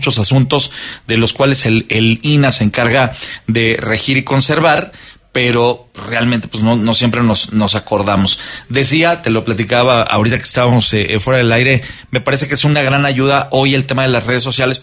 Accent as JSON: {"language": "Spanish", "country": "Mexico", "said": "obviamente de nuestra identidad como mexicanos"}